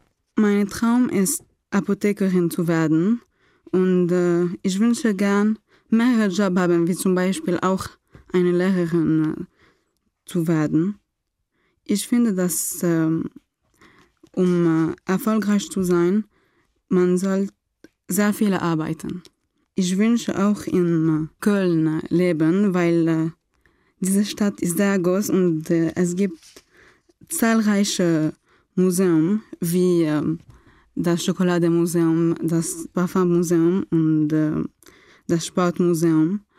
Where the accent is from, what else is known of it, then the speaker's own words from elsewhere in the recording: Lebanon; German is a second language; Ich komme aus dem Libanon und bin im dem Jahr 1999 geboren. Ich wohne in der Hauptstadt Beirut.